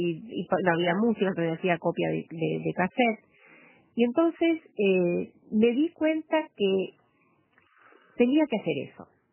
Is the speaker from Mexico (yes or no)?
no; Uruguay; yo soy de una parte, de una región del mundo que ustedes no conocen